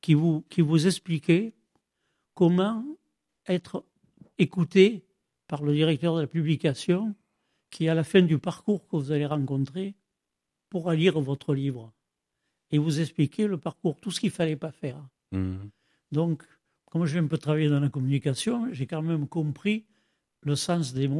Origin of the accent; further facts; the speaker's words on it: Provence-Alpes-Côte d'Azur, France; je reviens le plus possible dans le Vaucluse, puisque c'est mon pays natal et il n'y a rien à faire.